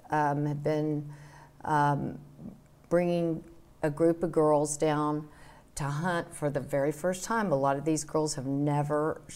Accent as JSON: {"language": "English", "region": "Texas", "country": "United States", "said": "And growing up in a small town, we're from San Saba County."}